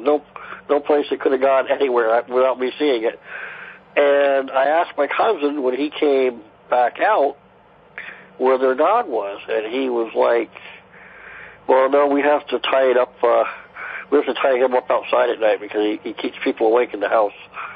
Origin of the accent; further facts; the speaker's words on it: Vermont, United States; I'm from Vermont, and I got a couple of really quick ones for you.